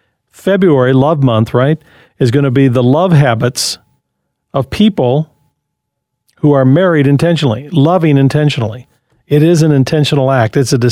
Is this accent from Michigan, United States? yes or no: yes; Michigan, United States; I grew up in Michigan, and the fences weren't as common in Michigan neighborhoods as they are in, let's say, Arizona neighborhoods.